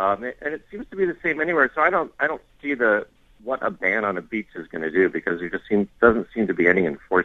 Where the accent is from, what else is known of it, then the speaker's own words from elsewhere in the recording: Midwest, United States; I'm from the Midwest, people don't seem to care about the rules